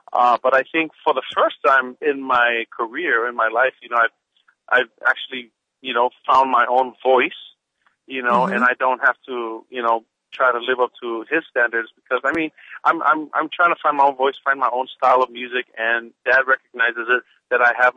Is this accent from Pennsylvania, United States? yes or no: no; Hawaii, United States; moved away; Well, you know, I grew up in Hawaii for a long time